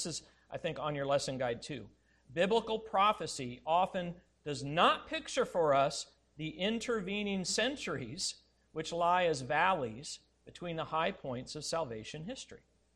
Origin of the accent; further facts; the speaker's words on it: Colorado, United States; growing up in Colorado, we loved to go to the mountains.